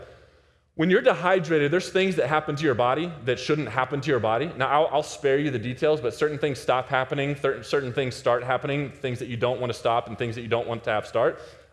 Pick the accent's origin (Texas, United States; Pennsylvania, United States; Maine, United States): Texas, United States; Dallas; People, I'm from Texas. Texas is hot and humid. This 75 degree weather, that's like November for us in Dallas.